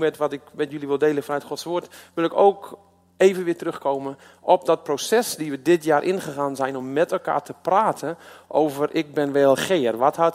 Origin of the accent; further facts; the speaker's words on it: Loppersum, Groningen, Netherlands; ik ben een lobster, dus overal waar ik in dit land spreek, vertel ik ook, ik kom uit Loppersum.